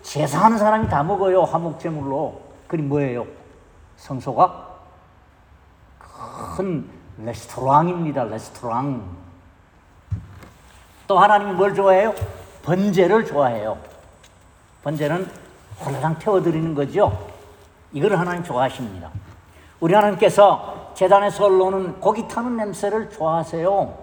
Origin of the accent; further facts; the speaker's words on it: Gyeongsang, South Korea; 저도 경상도 사람인데 투박하기 이를 데 없습니다.